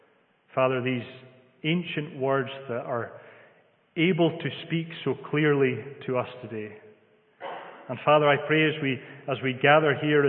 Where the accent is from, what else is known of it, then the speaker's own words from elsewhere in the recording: Scotland, United Kingdom; accent: Scottish; And there was a few Sundays where my Scottish accent would get the better of me and do me a bit of a disservice.